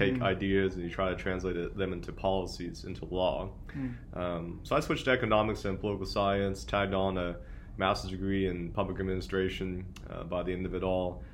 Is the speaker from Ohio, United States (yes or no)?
no; Lawton, Oklahoma, United States; And before that, I was born and raised in Lawton. My mom and dad immigrated from South Korea in the 1980s, and they opened up a dry cleaning business.